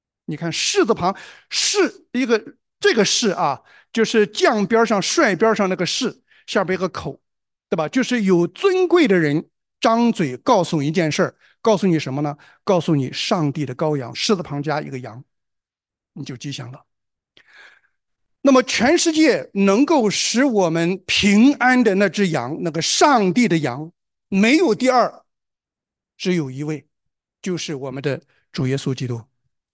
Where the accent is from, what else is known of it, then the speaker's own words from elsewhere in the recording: China; 我也是中国人